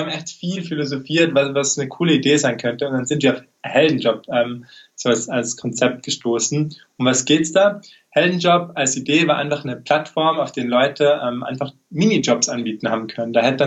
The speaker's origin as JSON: {"language": "German", "region": "Tyrol", "country": "Austria", "said": "wie schon angekündigt. Ich komme eben aus Tirol"}